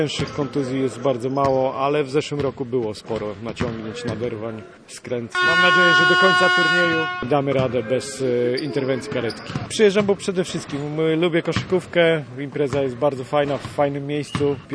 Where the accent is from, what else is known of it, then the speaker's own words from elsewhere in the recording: Koszalin, West Pomeranian Voivodeship, Poland; jestem z Koszalina